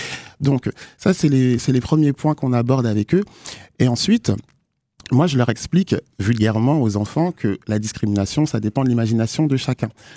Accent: Nancy, Grand Est, France; Parce que moi, bon, je suis de Nancy, j'ai grandi à Nancy.

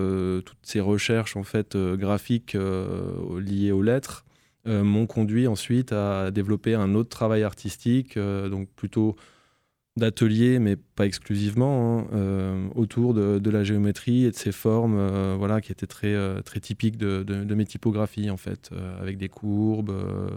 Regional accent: Épinal, Grand Est, France; now in Nancy, France; Moi, je suis natif d'Épinal. Et ça fait une trentaine d'années que je suis à Nancy. Je suis arrivé quand j'étais adolescent.

